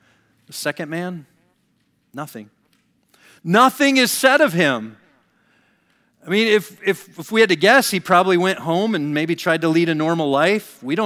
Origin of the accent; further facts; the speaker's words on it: Iowa, United States; We're from Iowa, right? That's normal. There's always a herd of pigs nearby.